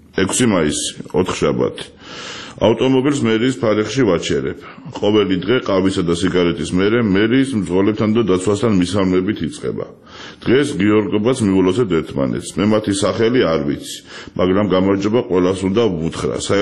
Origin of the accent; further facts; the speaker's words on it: Tbilisi, Georgia; მაინც ვურთ თბილისზე ვსაუბრობთ. მე ძალიან მიყვარს ჩემი ქალაქი, დედამიწაზე ყველაზე ძვირფასი ადგილია. ჩემი ბავშვობის უბნები სოლოლაკი და ვერა განსაკუთრებით მიყვარს